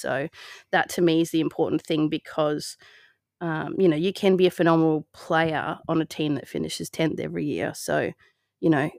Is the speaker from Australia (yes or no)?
yes; Adelaide, South Australia, Australia; So I was actually born and raised in Adelaide.